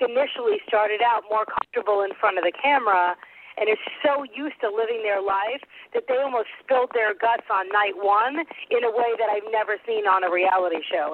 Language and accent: English; East Coast, United States; like growing up on the East Coast, you know, I grew up very similar to how the kids on the Jersey Shore grew up.